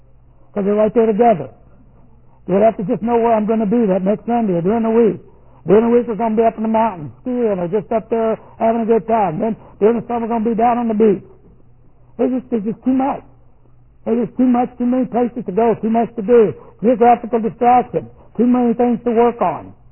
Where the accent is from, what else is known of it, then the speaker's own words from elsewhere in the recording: Texas, United States; I grew up in Texas, loved Texas.